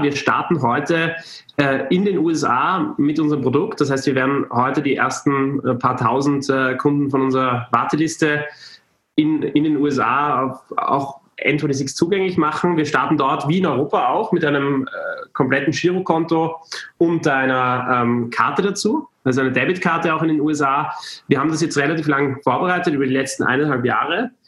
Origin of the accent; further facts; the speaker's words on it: Austria; es war in Österreich, da konnte ich zurück in meine Heimat mal wieder kehren